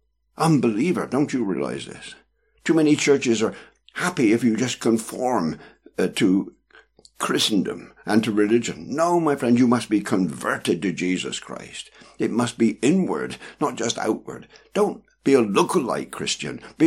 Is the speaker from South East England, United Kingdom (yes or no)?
no; Bristol, South West England, United Kingdom; now in Bedford, United Kingdom; living at the moment, Bedford. I remember John Bunyan, John Berridge. I come from Kingswood in Bristol.